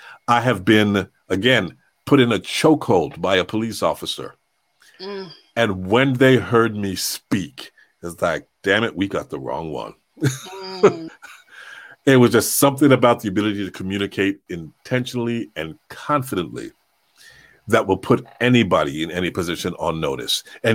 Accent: Toronto, Ontario, Canada; When I was growing up, I grew up in Toronto. So it was a very multicultural city, multicultural classroom. I was born in Toronto, but my parents were born in Jamaica.

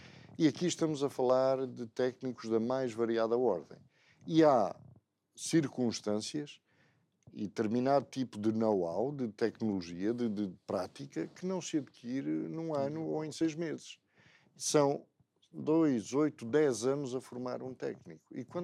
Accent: Angola; born there; nasci em Angola.

